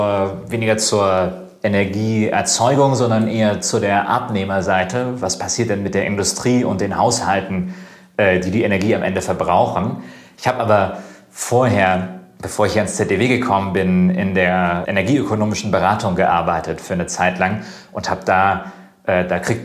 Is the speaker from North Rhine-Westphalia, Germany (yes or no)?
no; Baden-Württemberg, Germany; ich bin bei Karlsruhe aufgewachsen